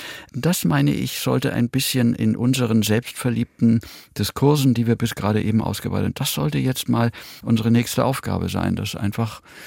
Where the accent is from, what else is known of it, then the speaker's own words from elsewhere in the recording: Germany; also ich verstehe mich bis heute als Europäer, aber natürlich, trotzdem ist eben die angemessene Antwort, ich komme nun mal aus Deutschland.